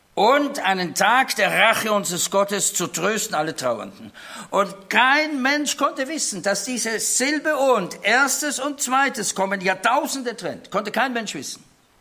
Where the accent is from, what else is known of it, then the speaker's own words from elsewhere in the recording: Austria; now in Germany; meine Frau ist Schweizerin, ich bin Österreicher, wohnen in Deutschland